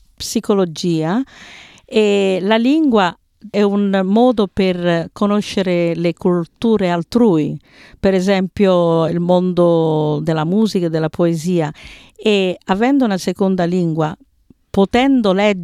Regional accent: Oakleigh, Victoria, Australia; Italian is a second language; io ho studiato l'italiano prima di tutto a una scuola quando ero piccola a Oakley, che lo facevo una volta alla settimana, poi nella scuola secondaria di Oakley, poi all'Università di Melbourne

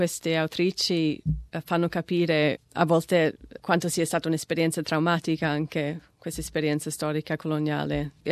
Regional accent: Melbourne, Victoria, Australia; sono australiana di Melbourne e nella mia città c'è una forte presenza somala.

